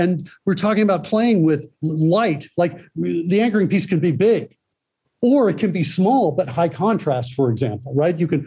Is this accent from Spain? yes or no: yes; Spain; Hi, I'm from Spain, everybody.